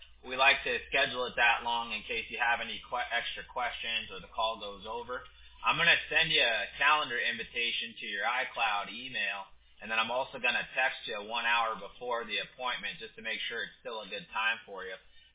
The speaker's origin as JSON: {"language": "English", "town": "Huntington Beach", "region": "California", "country": "United States", "tie": "born or raised there", "lives_now": "Costa Mesa, United States", "said": "Yeah, that's my hometown. So I was born in Santa Ana, but I was raised in Huntington Beach. So I lived on Beach Boulevard right next to the beach my whole life."}